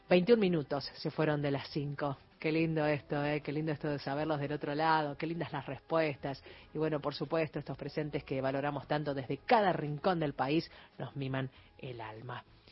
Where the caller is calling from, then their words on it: Tucumán, Argentina; de Tucumán.